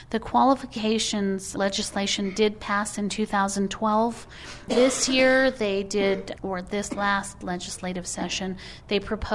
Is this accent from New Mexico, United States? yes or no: yes; New Mexico, United States; I'm a 12th generation New Mexican, and my dad was born and raised in Borales, and I was actually went to Del Norte High School and lived in that area my whole life.